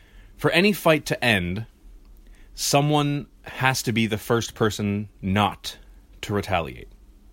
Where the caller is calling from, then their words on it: Gloucester, Massachusetts, United States; I'm from Gloucester, Mass.